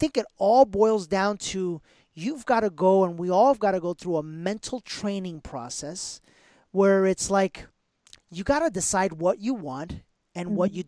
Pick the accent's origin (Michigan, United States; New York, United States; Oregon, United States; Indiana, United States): New York, United States; New York City; So this is a question from my favorite city in the world, my hometown, New York City.